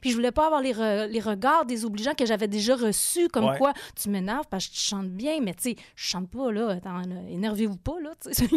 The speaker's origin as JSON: {"language": "French", "town": "Quebec City", "region": "Quebec", "country": "Canada", "tie": "born or raised there", "said": "je viens de Québec. Effectivement, j'ai grandi à Québec. Jusqu'à mes 33 ans. Avant de partir à Montréal"}